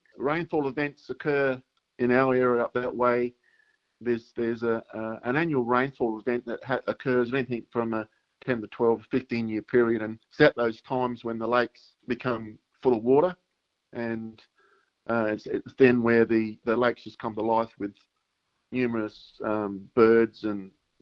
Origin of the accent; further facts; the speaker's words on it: Port Augusta, South Australia, Australia; I actually are born and raised in Port Augusta the majority of my life. Port Augusta is a part of Kookada's traditional country. It's a large part of South Australia.